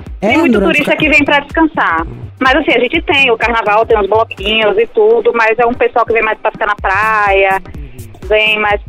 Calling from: Aracaju, Sergipe, Brazil; Eu falo aqui de Aracaju, Sergipe.

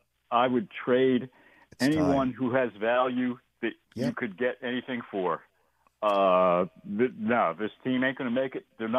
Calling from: Newark, Delaware, United States; Southern Chester County, Newark, Delaware.

